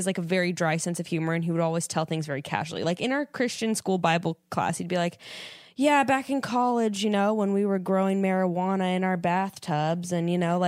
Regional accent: Fresno, California, United States; And Fresno, I'm from Fresno originally. That's a weird place.

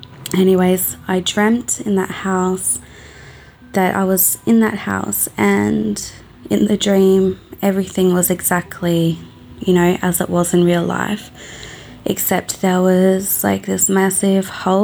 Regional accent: Australia; I'm from Australia.

